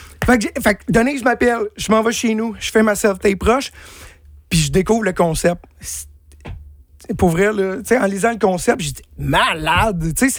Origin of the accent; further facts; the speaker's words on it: Saint-Jean-sur-Richelieu, Quebec, Canada; J'ai grandi à Saint-Jean-sur-Richelieu. Je suis né là-bas. Je suis toujours resté un peu dans mon petit patelin.